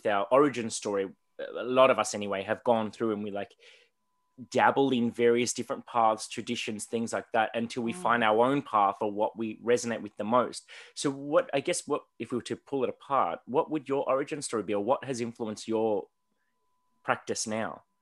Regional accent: Australia; I grew up in the wrong continent. Like for me growing up in Australia, like I love being Australian

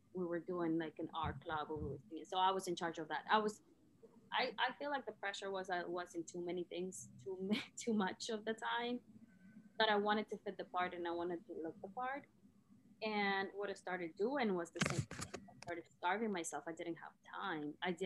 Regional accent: Nicaragua; when I was young, I grew up in Nicaragua, you know, middle class, middle low class.

